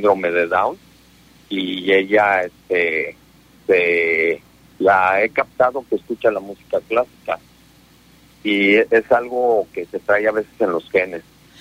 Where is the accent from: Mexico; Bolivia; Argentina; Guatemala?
Mexico; a nosotros como mexicanos